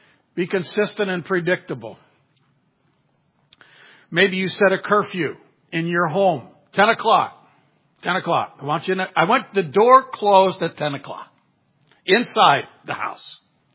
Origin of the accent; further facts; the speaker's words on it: Winona Lake, Indiana, United States; And where we grew up in Winona Lake, there were 50 trees on our property.